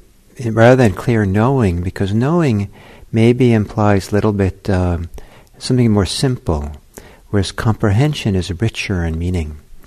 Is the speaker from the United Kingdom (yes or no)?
no; Italy; English is a second language; With an Italian gesture that I learned when growing up in Italy, the fingers coming together.